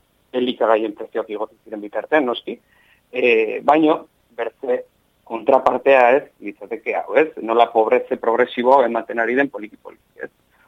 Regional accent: Malerreka, Navarre, Spain; Ni Malerrekakoa naiz adibidez, ez? Eta hemen Malerrekan ni frontoian izan aitzen naiz astero

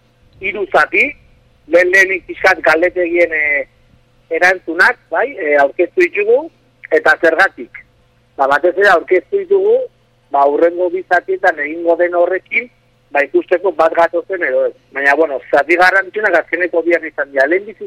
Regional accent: Irun, Basque Country, Spain; Bai, bai, ja, gani irundarra naiz

